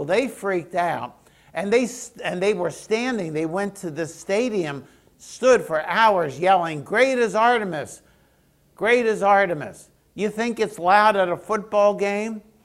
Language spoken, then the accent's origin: English; Baltimore, Maryland, United States; I come from Baltimore. Murder capital of America.